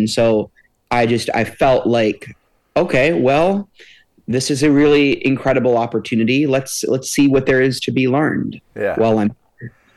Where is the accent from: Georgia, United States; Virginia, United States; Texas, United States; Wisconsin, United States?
Georgia, United States; Marietta; now in Nashville, United States; I grew up in the Marietta Vinings area and lived there until I went to school in New York.